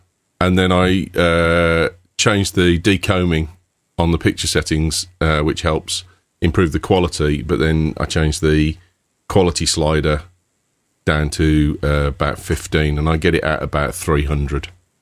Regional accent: Canada; Being a Canadian, I only wish we had someone from Canada on the panel once in a while.

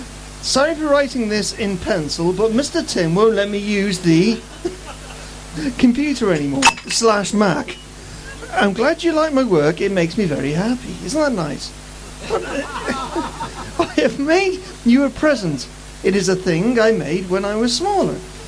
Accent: West Midlands, United Kingdom; I'm from Shropshire.

